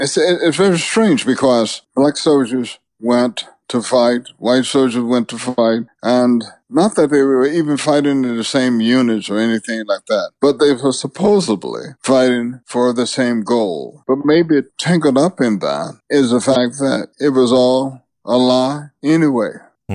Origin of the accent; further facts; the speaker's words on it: the South, United States; just growing up in the South especially, reading the Bible very with intent